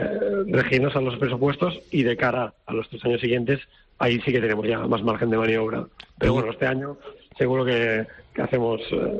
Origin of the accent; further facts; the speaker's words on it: El Perelló, Spain; Al final somos todos gente del Perelló y gente que va a luchar por el bienestar del Perelló.